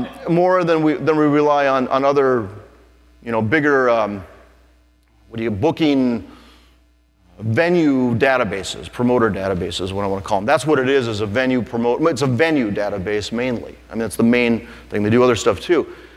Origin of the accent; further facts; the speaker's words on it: Minnesota, United States; I'm the closest thing to, I'm from Minnesota